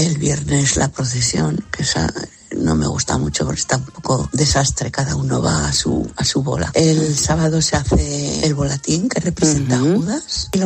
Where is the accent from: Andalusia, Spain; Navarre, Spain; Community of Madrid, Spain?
Navarre, Spain; Tudela; soy de Tudela.